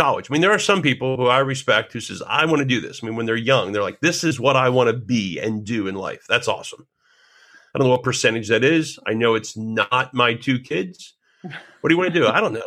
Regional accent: New Jersey, United States; Now, I grew up in New Jersey. It's the Garden State. We had tomatoes in our garden.

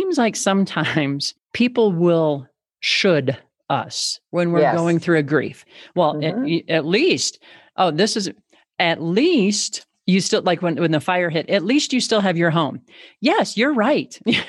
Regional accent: Midwest, United States; Because I'm like, wait a minute, I'm from the Midwest.

